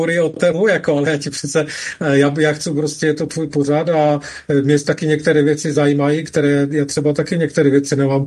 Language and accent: Czech; Ostrava, Moravian-Silesian Region, Czechia; jsem teda samozřejmě z Ostrava jako ty, takže oblast Vítkovic je velice známá